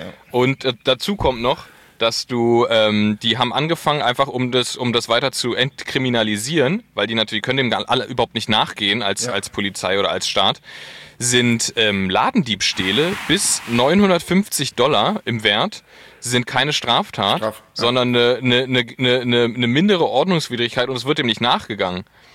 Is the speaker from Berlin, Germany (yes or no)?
yes; Berlin, Germany; Ich bin ja als Berliner, bin ich ja, dachte ich, Kummer gewöhnt so.